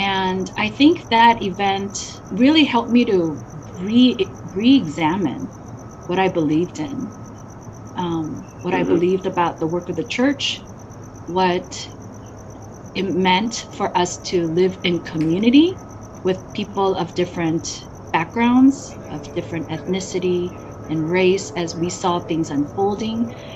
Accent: United States; also born or lived in South Korea; the way that we met in Korea. A place that I was born, but a place that I felt disconnected from growing up in America, feeling very assimilated.

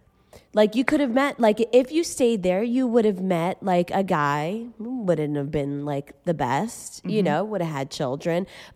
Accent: Massachusetts, United States; moved away as an adult; it was yes to full-time ministry, yes to leaving my home state of Massachusetts and going to God knows where.

